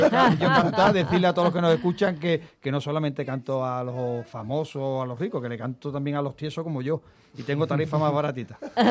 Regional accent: Jerez, Andalusia, Spain; now in Madrid, Spain; soy muy enamorado de Madrid, amo mi tierra, Andalucía, Jerez, pero ya a Madrid le debo el 99% de lo que soy.

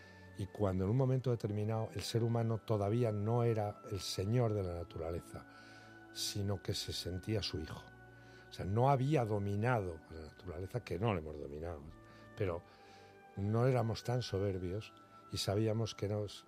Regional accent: Castilla-La Mancha, Spain; born there; aunque no es donde yo nací, que es otro pueblo de la Alcarria Baja, y yo nací en la Alcarria Alta, al lado de Sigüenza y Atienza.

